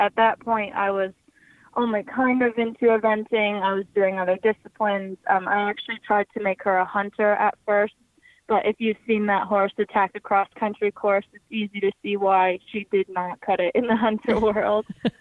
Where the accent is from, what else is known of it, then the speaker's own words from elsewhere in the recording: New York, United States; Yeah, so I'm from Western New York, and there's just not really a huge market for sport horses up there.